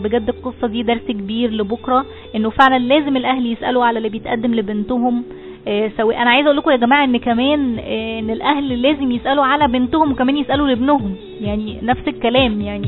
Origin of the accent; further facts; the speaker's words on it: Alexandria, Alexandria Governorate, Egypt; انا من اسكندرية وخطيبي من القاهرة،